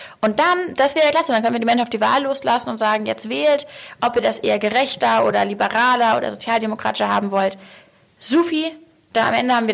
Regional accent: Hamburg, Germany; ich spreche schon ja als Hamburgerin auch.

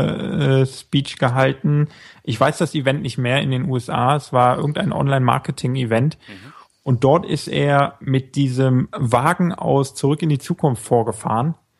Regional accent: North Rhine-Westphalia, Germany; Ja, schon etwas weiter weg, aus einem kleineren Ort Richtung Mönchengladbach, sogar noch hinter Mönchengladbach. Ganz an der westlichsten Stelle von Deutschland.

